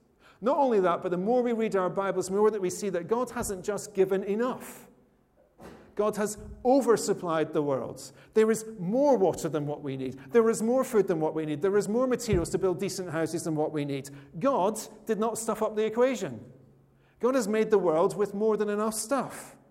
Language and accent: English; Scotland, United Kingdom; Now, I come from Scotland, as you know